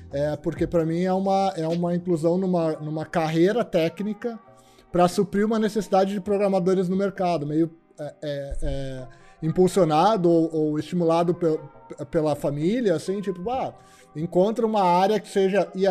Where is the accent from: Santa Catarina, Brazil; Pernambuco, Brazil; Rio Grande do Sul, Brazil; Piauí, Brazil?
Rio Grande do Sul, Brazil; Porto Alegre; Sou gaúcho, nascido em Porto Alegre.